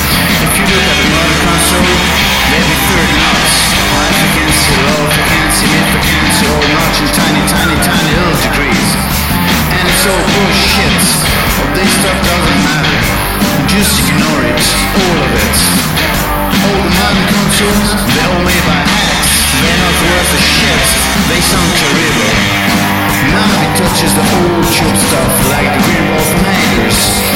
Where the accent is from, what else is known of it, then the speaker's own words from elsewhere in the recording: Wyoming, United States; I'm 47 years old, and I grew up in Wyoming.